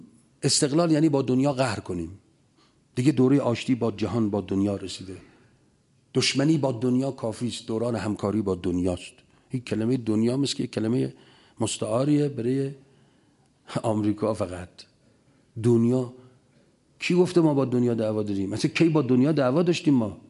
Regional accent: Iran

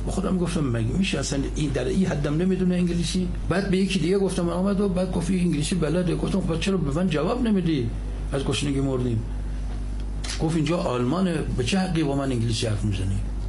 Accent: Iran; من گفتم آقا شما ایتالیایی، ما هم ایرانیم

